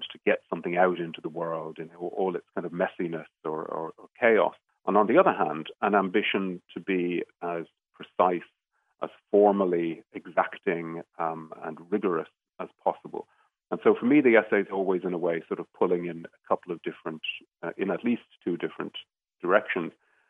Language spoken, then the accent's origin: English; Dublin, Leinster, Ireland; born there; now in England; I was born in Dublin and I moved to England about 20 years ago.